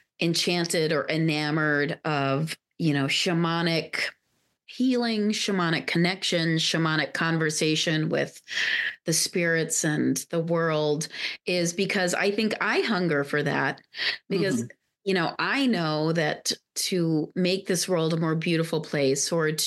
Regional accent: Lahore, Punjab, Pakistan; also born or lived in Guyana; In Guyana in South America and then in Lahore in Pakistan.

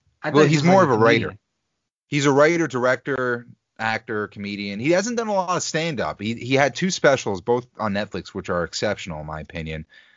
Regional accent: Andover, Massachusetts, United States; Michael Chiklis, Andover, Massachusetts native, my hometown.

